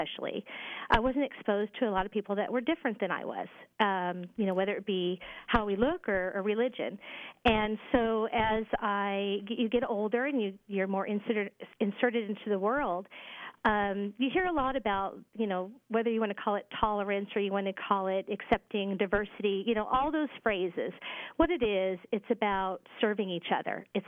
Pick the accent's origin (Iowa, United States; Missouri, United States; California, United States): Iowa, United States; Dallas Center; I grew up in small town Iowa, you know, outside of Des Moines and farm country